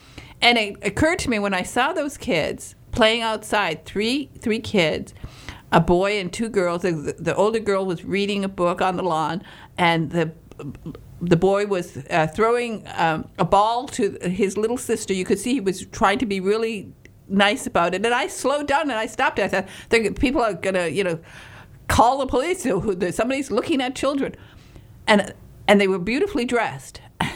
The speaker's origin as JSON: {"language": "English", "region": "Michigan", "country": "United States", "said": "I come from Northern Michigan, and we are behind the times."}